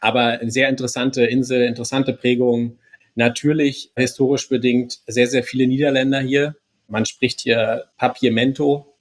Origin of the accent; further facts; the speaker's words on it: Freiburg, Baden-Württemberg, Germany; Ich hätte als Freiburger hätte ich genauso reagiert.